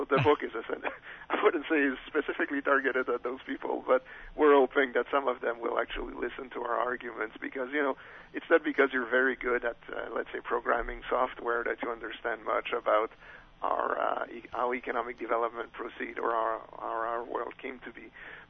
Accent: Canada; where I grew up in Canada, frost, either late frost in the spring or early frost in the fall, is a constant worry of farmers.

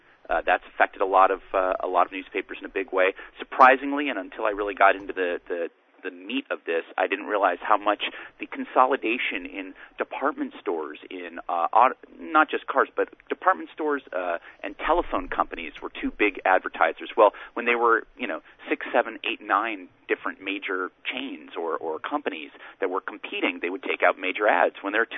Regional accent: California, United States; I'm from Southern California. I used to rely on my mom and dad sending me clippings about the Angels

